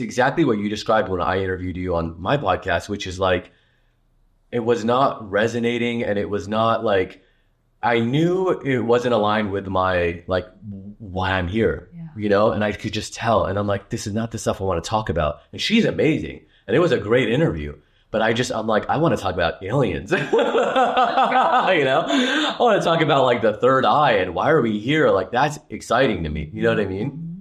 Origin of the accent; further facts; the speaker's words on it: Hollywood, California, United States; I wanted to be, I grew up in Hollywood.